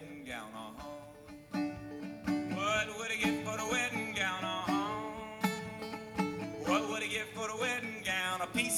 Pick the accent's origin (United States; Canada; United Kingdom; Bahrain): United States; Concord, North Carolina; We're from Concord, North Carolina, Seth and Bonnie and I are. And we were, we didn't realize it growing up, but we were fortunate enough to grow up around a lot of, yeah, it was old time and country